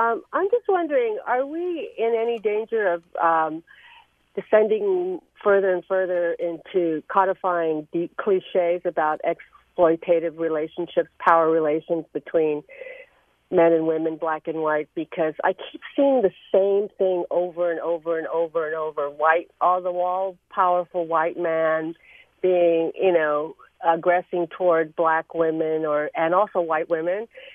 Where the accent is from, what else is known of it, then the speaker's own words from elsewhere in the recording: Chicago, Illinois, United States; I grew up in Chicago with really richly cultivated, beautiful black women as friends.